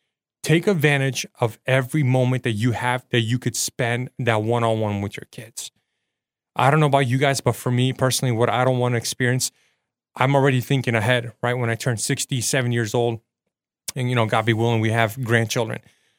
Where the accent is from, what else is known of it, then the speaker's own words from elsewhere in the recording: Portland, Oregon, United States; I'm from Portland, Oregon. And when I was a kid, people took care of their house, their homes.